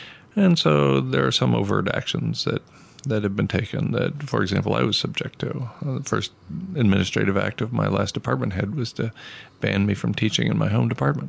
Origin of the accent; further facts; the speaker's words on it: Southwest, United States; I came from outside in Winnipeg today, and I'm from the American Southwest, so this is a shock to my system.